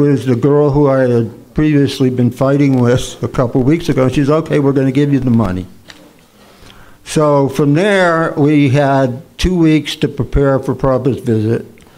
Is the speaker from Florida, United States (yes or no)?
yes; Gainesville, Florida, United States; I'd say, I'm from Gainesville.